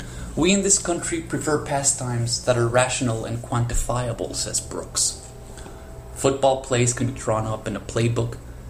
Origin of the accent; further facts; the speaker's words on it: Mexico City, Mexico; moved away as an adult; now in United States; I moved to the Midwest from Mexico City in 2009 for graduate school. Since I was the only Mexican in my program